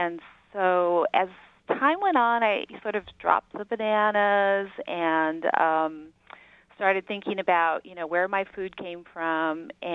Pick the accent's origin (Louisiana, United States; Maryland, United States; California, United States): California, United States; Hollister; now in Salinas, United States; because I live in Salinas, California, and I grew up in Hollister, California, food was just always available.